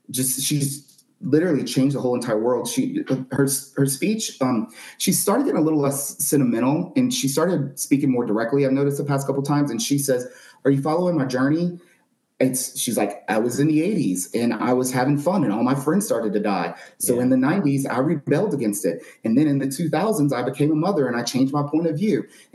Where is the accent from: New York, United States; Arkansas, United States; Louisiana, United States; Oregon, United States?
Louisiana, United States; New Orleans; But also, I'm from New Orleans where we have Mardi Gras and we are experienced at grabbing and catching and snatching beads.